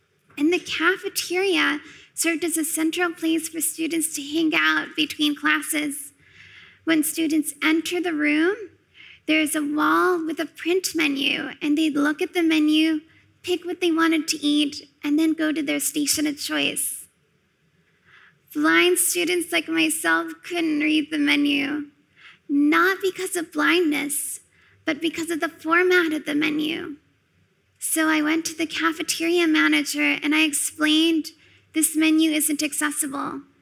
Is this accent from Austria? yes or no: no; United States; And my life, by contrast, I grew up in the United States.